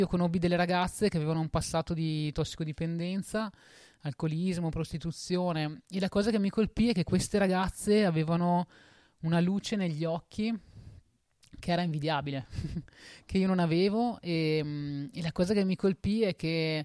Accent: Vicenza, Veneto, Italy; io sono di Vicenza, quindi sono nel nord Italia

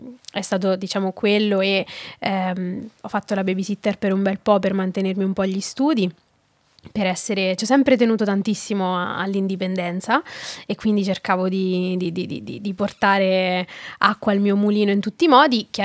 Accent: Montelupone, Marche, Italy; Ho 27 anni, vengo dalle Marche, da un paesino che si chiama Montelupone, che io amo, è bellissimo.

